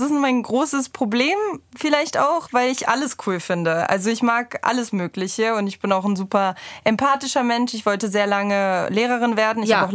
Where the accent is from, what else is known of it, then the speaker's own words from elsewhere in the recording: Bonn, North Rhine-Westphalia, Germany; moved away as an adult; Also ich komme eigentlich aus Bonn